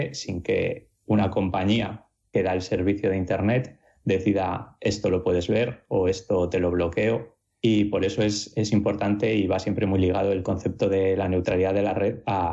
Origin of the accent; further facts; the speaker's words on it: Cantabria, Spain; now in Pontevedra, Spain; de Pontevedra, que es donde estoy viviendo ahora, aunque soy de Cantabria